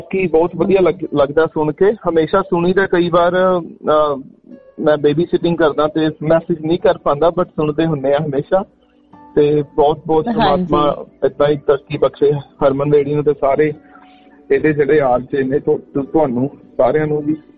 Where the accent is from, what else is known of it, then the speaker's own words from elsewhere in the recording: Patiala, Punjab, India; ਪਟਿਆਲਾ ਜੀ, ਪਟਿਆਲਾ।